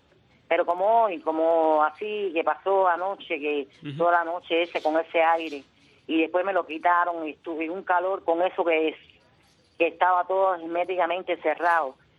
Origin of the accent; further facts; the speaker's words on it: Cuba; yo soy cubana y vivo en Cuba.